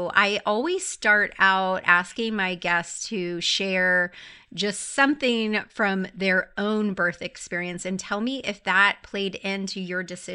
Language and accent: English; Clearwater, Florida, United States; So I'm from Clearwater.